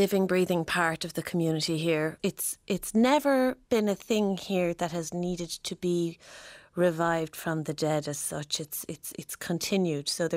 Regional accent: Dunquin, Munster, Ireland; growing up in Dunqueen, we read that book in primary school.

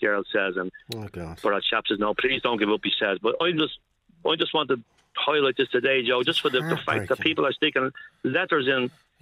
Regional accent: Ballyfermot, Leinster, Ireland; I'm from Ballyferma, Joe, all my life. I moved to Crumlin, unfortunately, for 2 years, but I'm 63 years of age and I'm 61 years in Ballyferma

